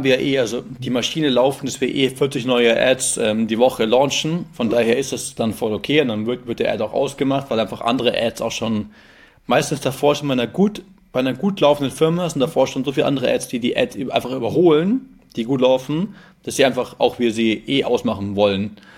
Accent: Bavaria, Germany; ich komme auch aus Bayern

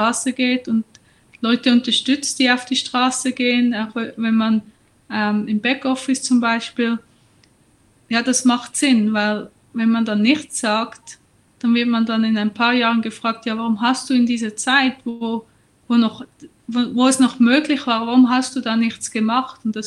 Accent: Schwyz, Switzerland; now in Mexico; Ich habe an der ETH in Zürich studiert und bin aus der Innerschweiz, also Kanton Schwyz am Vierwaldstättersee. Und im Moment wohne ich in Mexiko.

